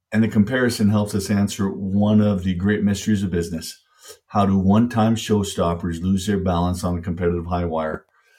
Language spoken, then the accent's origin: English; Wisconsin, United States; When I was just a kid, growing up in Wisconsin, we went to see the circus as a school classroom.